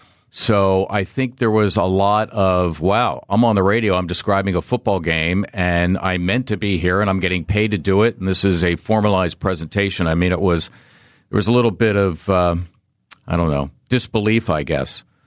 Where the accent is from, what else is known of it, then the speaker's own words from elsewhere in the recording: Philadelphia, Pennsylvania, United States; one of my idols growing up in Philly.